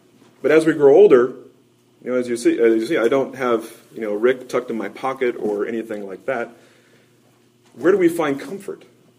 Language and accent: English; Westwood, Kansas, United States; In the neighborhood in which I grew up in Westwood, Kansas, a little suburb of Kansas City